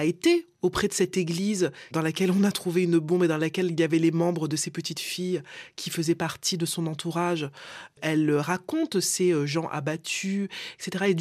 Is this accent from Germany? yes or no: no; Martinique; je suis martiniquaise, j'ai grandi en Martinique, j'ai quand même de la famille guadeloupéenne.